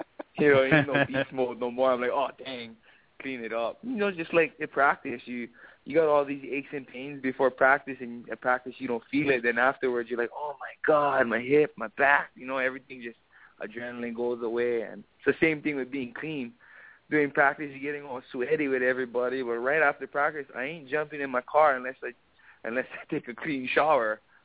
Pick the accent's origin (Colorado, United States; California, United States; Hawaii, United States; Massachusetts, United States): Hawaii, United States; Oh, I'm Hawaiian, but I ain't dirty, man.